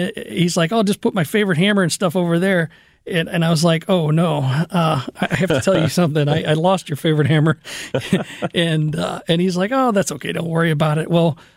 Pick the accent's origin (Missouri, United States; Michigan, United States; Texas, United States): Missouri, United States; Fenton; now in Crestwood, United States; I grew up in Fenton. Lived there most of my life. Went to Eureka High School, and then over to South County Tech for the last 2 years, moved out to Kirkwood